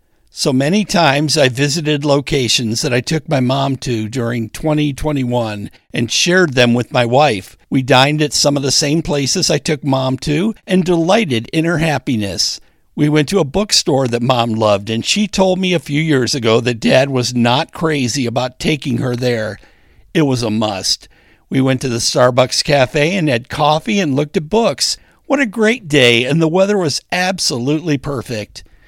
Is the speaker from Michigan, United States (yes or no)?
yes; Novi, Michigan, United States; It was really good to make a trip back to my hometown of Novi, Michigan, and celebrate the life of my mom.